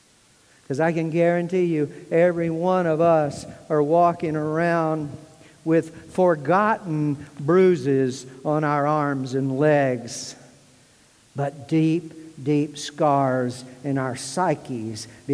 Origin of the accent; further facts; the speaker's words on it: the South, United States; accent: southern; I can't tell you how many times I had to repeat myself with my southern accent.